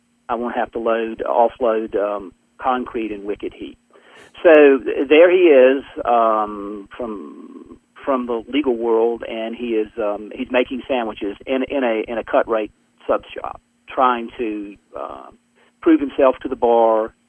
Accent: Patrick County, Virginia, United States; my hometown and the spot in which I live, Patrick County, is sort of a character

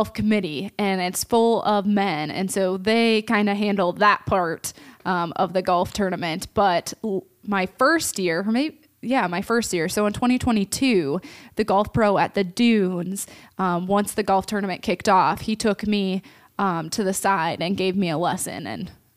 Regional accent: Hinton, Iowa, United States; I grew up in Hinton, just north of Sioux City.

